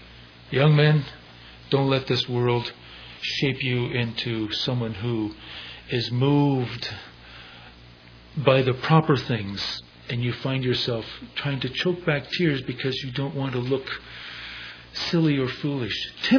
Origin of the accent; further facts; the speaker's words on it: Toronto, Ontario, Canada; an elder in the assembly I was raised in Toronto.